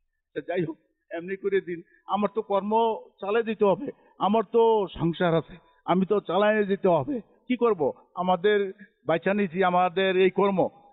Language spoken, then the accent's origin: Bangla; Chandpur, Chittagong Division, Bangladesh; গ্রামের বাড়ি চাঁদপুর, মতলব উত্তর।